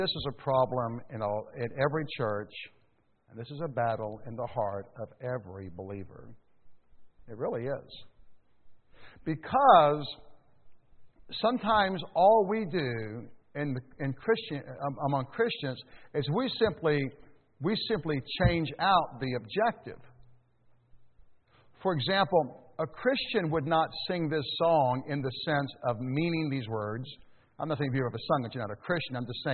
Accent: United States; Now, thank God I'm an American, okay?

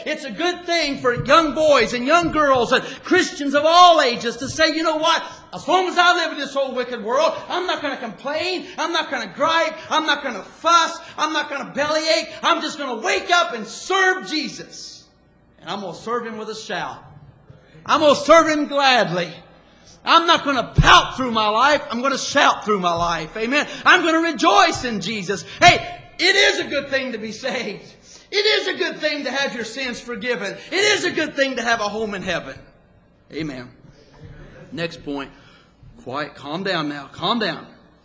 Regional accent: United States; Friend, listen, I'm an American.

